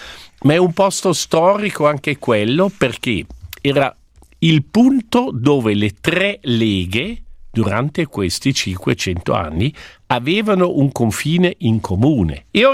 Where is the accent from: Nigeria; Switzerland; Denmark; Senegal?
Switzerland; Paspels, Grisons; il fondovalle è completamente in tedesco, e nel mio paese, che è Paschpals, lì parlo romancio solo con quelli over 70, over 80.